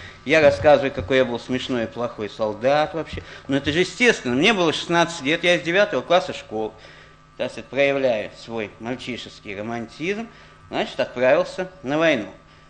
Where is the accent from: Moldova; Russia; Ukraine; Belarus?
Ukraine; Odesa, Odesa Oblast; Я одессит, во-первых, да, по происхождению.